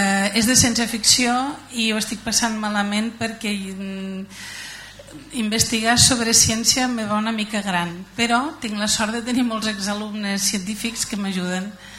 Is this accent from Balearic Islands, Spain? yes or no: no; Xerta, Catalonia, Spain; also born or lived in Barcelona; jo sóc d'aquí, sóc de Xerta, però també sóc de Barcelona, i a la meva edat ja he fet una barreja de dialectes important